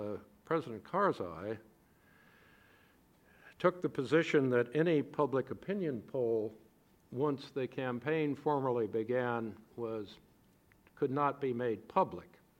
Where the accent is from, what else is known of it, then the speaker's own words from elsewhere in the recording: Chicago, Illinois, United States; And I come from Chicago